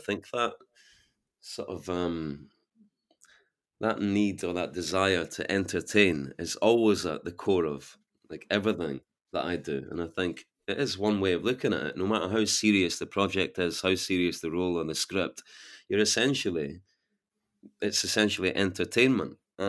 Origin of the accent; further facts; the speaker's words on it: Edinburgh, Scotland, United Kingdom; From Portobello in Edinburgh, so from the east coast of Edinburgh.